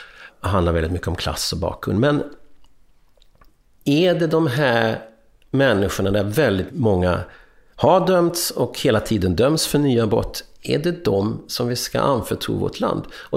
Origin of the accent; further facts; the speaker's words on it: Sweden; also born or lived in United States; now in Berlin, Germany; i och med att jag har bott och pluggat i USA